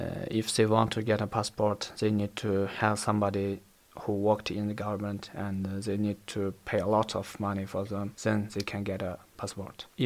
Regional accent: China; English is a second language; now in Freiburg, Germany; I am come from China. I am Uyghur ethnic, that's a minority in China. I come to Germany for about 2.5 months, and I've been living in Freiburg for 1.5 months.

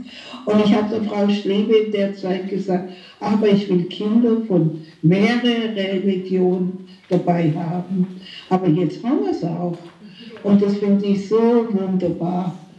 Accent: Kippenheim, Baden-Württemberg, Germany; im Schwabenland, in der Nähe von Göppingen und Stuttgart, aber die Heimat ist immer noch in Kippenheim. Wir sagen ja Kippener

